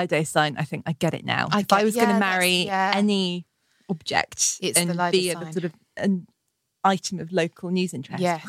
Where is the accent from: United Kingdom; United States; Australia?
United Kingdom; Dorset, South West England; born or raised there